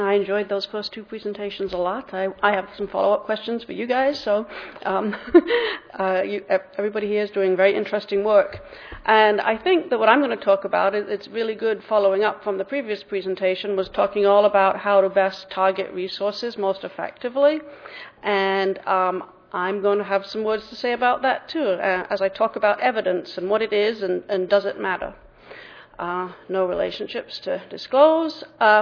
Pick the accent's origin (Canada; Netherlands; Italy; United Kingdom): United Kingdom; England; also born or lived in Massachusetts / Midwest; now in United States; I grew up in England and then spent 5 years in Massachusetts and then back and forth in the Midwest. So England and Massachusetts are responsible primarily for the way that I talk.